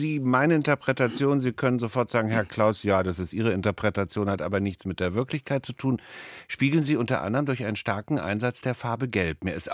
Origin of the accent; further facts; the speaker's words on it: Berlin, Germany; Ich als Berliner ganz platt